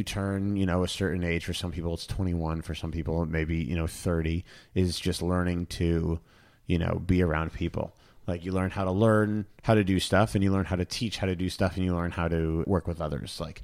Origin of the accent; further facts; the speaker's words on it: Boston, Massachusetts, United States; I was a very decent ice hockey player growing up in Boston